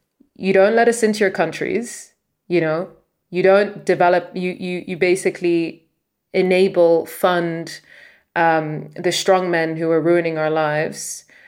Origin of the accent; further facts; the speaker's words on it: Sudan; I'm from Sudan